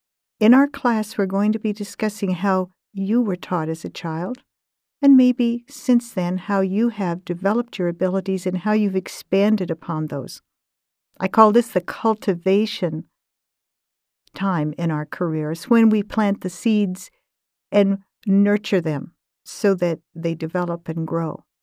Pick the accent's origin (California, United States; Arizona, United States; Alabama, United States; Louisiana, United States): Arizona, United States; Phoenix; Think about my early childhood. It's growing up in Phoenix, Arizona. And my grandmother was my mentor.